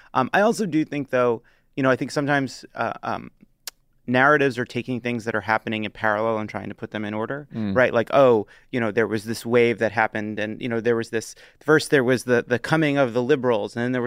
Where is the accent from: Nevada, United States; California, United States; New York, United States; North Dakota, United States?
New York, United States; Long Island; I say Mario because I'm trash from